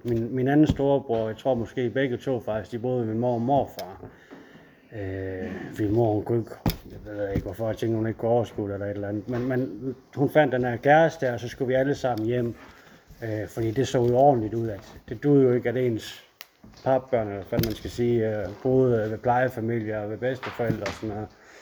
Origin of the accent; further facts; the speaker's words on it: Esbjerg, Region of Southern Denmark, Denmark; og kommer her fra Esbjerg. Jeg har altid boet her. Jeg voksede op ude i Sædding med min familie, med min mor og min storesøster og to storebrødre.